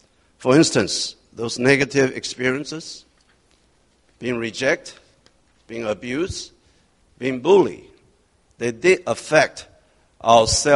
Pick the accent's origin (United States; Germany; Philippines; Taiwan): Taiwan; English is a second language; I was born and raised in Taiwan. I remember in my upbringing, I observed the families, our peers.